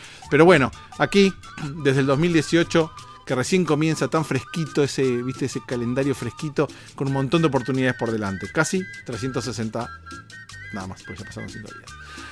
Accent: Argentina; en mi país, en Argentina

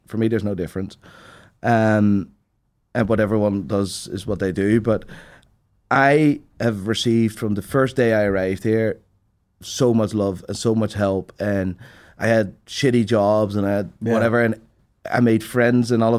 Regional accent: Amsterdam, North Holland, Netherlands; now in Belfast, United Kingdom; Amsterdam.

